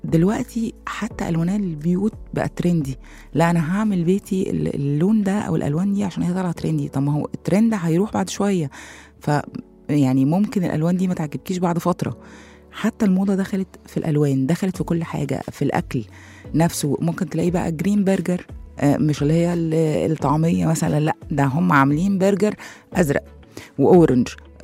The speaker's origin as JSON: {"language": "Arabic", "country": "Egypt", "said": "الكلمه اللي هي نفسها جديده على الواقع بتاعنا او على مجتمعنا او علينا احنا كمصريين او عرب"}